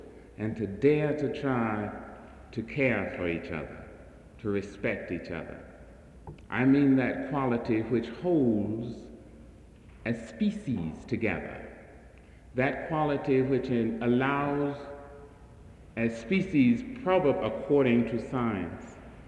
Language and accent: English; St. Louis, Missouri, United States; born there; It is true, I was born in St. Louis and spent, all told, probably less than 2 years here.